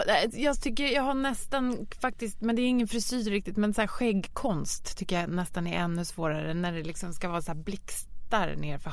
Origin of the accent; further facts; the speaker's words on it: Stockholm, Stockholm County, Sweden; Men som stockholmare, man är ju så hatad så att du vet inga gränser.